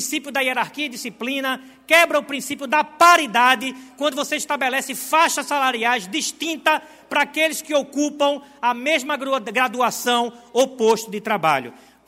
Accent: Recife, Pernambuco, Brazil; eu que sou natural de Recife, fiz a minha vida em Recife, fui vereador em Recife

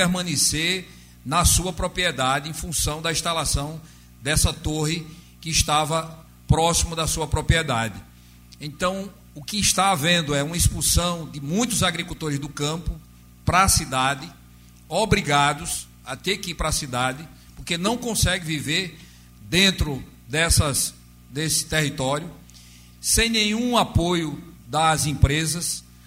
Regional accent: Pernambuco, Brazil; Eu venho de uma região do Agreste Meridional, vivenciei com os agricultores essa realidade.

